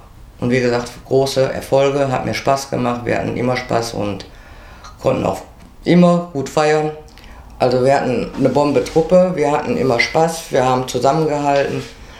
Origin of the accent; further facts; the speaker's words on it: Essen, North Rhine-Westphalia, Germany; born there; bin am 22.03.55 geboren in Essen.